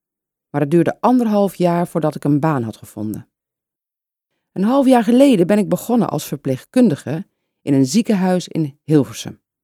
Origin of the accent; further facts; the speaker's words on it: Poland; Dutch is a second language; moved away as an adult; now in Netherlands; ik kom eigenlijk uit Polen. 2 jaar geleden ben ik naar Nederland verhuisd en nu woon ik samen met mijn Nederlandse vriend Marcel.